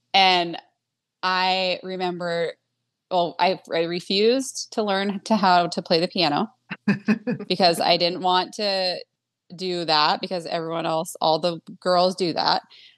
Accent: Washington, United States; now in Minnesota, United States; But I grew up in Washington.

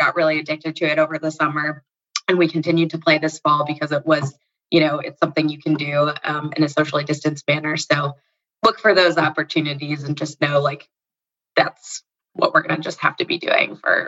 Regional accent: New Jersey, United States; also born or lived in New York; I am an MBA 2 at Ross. I am originally from New Jersey, and prior to school was living in New York for about 7 years.

